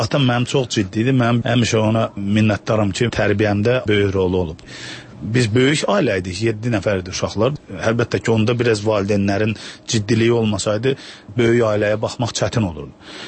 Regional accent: Ganja, Azerbaijan; Orta məktəbi mən Rus məktəbini bitirmişim və Gəncədə böyümüşəm.

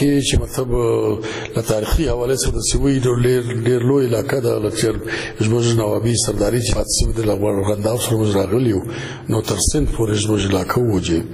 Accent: Sibi, Balochistan, Pakistan; زه د بلوچستان یو شار دی سیویجی، په سیویی یو کلی دی لوی کلی دی کڑک نومیږي چې اوس په کرک یادیږي، زاړه نوم یې کڑک دی چې په هغه کې 1954 کې زه پیدا شولم.

